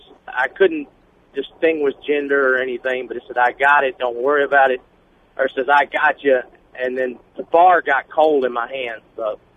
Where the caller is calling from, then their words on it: Arkansas, United States; I'm calling you from Interstate 30 in Arkansas.